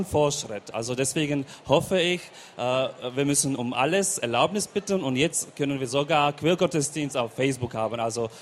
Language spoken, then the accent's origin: German; Slovakia; German is a second language; now in Bavaria, Germany; Also zum Beispiel, ich komme aus der Slowakei